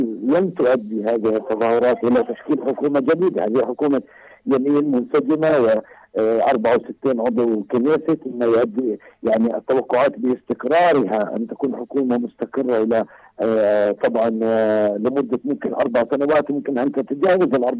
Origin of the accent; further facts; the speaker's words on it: West Bank, Palestine; تحدي إلينا كفلسطينيين في الضفة الغربية